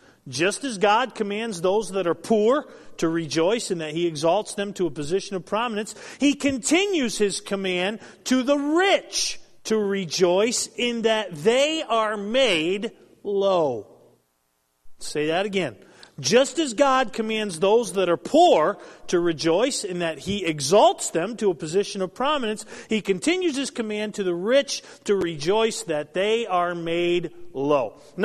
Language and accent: English; East Coast, United States; Carrie and I grew up on the East Coast, love the ocean.